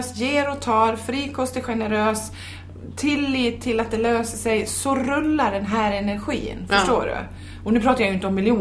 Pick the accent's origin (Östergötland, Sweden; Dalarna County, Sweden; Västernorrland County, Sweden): Dalarna County, Sweden; Saxdalen; som man sa hemma i Saxdalen, man blir som man umgås